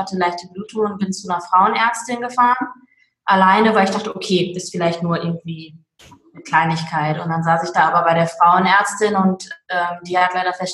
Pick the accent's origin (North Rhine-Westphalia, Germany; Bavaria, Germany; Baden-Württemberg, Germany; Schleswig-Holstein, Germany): North Rhine-Westphalia, Germany; Duisburg; born there; now in Willich, Germany; bin 38 Jahre jung und komme aus dem schönen Willich am Niederrhein, gebürtig aber aus dem Ruhrport Duisburg. Hört man vielleicht manchmal auch noch ein bisschen.